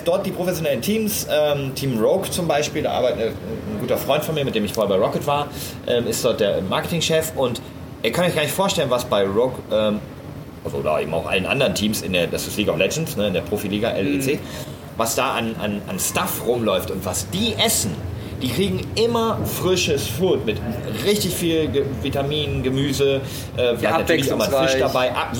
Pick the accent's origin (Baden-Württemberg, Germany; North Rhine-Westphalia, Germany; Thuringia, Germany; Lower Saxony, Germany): North Rhine-Westphalia, Germany; aus meiner Hometown, also ich komme aus dem Münsterland, eine kleine Stadt eigentlich ursprünglich